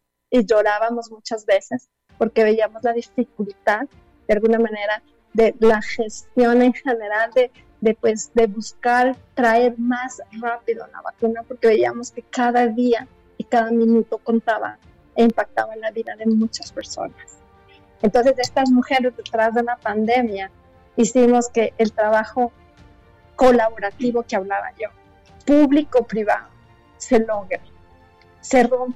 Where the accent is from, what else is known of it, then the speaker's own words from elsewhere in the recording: Ecuador; yo soy ecuatoriana, entonces estaba entre Ecuador y Colombia